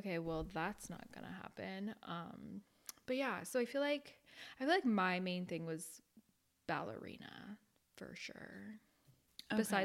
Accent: Gilbert, Arizona, United States; Okay, I grew up in Arizona. If any of you guys are familiar, I was born in Mesa, but I lived in Gilbert. They're like literally right next to each other. So I lived in Gilbert pretty much my whole life.

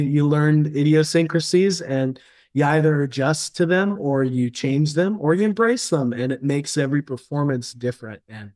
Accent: Connecticut, United States; I grew up in Connecticut, and so my first symphony concerts that I ever saw were

